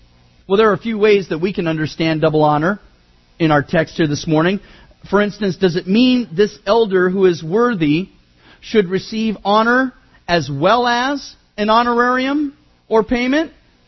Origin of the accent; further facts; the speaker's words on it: Hayward, California, United States; which is, of course, now Rite Aid, where I grew up in Hayward.